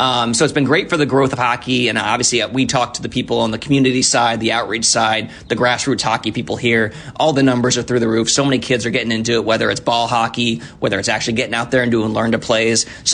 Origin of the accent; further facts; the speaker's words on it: Florida, United States; I'm from the Treasure Coast up north.